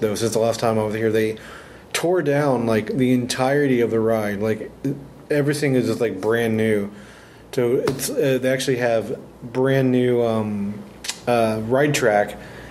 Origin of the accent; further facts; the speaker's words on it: Houston, Texas, United States; when growing up in Houston, we had Astroworld, which is the Six Flags park, right?